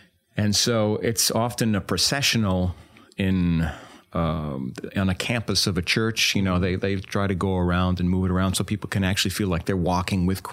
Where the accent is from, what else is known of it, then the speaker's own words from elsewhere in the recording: New York City, New York, United States; born there; I was born in Hell's Kitchen.